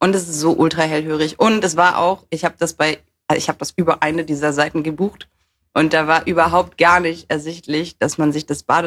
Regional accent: Hamburg, Germany; born there; also born or lived in Frankfurt

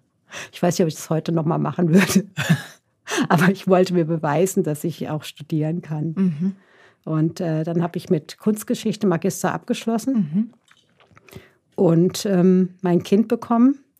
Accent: Hesse, Germany; das war als Hessin jetzt schon erstmal ein bisschen eine Umstellung.

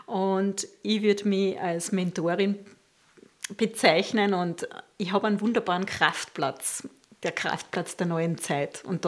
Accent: Carinthia, Austria; now in Waldviertel, Austria; Ich bin ursprünglich aus Kärnten und bin jetzt schon 26 Jahre im Waldviertel.

